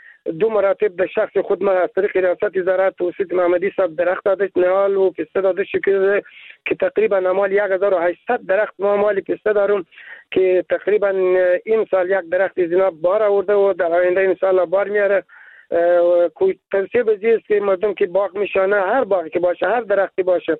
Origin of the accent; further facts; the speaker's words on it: Badghis, Afghanistan; بادغیس ما مردم های ولسوالی ها که جنگل پستلیک باریم